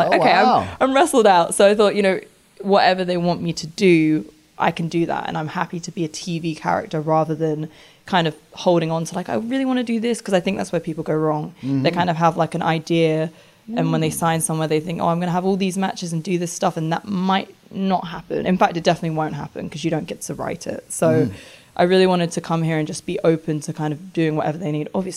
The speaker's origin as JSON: {"language": "English", "region": "London", "country": "United Kingdom", "said": "So I'm from London, North London"}